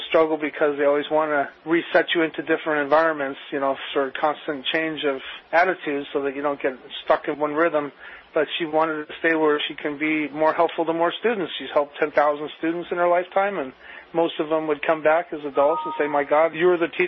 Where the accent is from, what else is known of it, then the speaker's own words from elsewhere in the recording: Chicago, Illinois, United States; I'm from Chicago, Illinois, originally.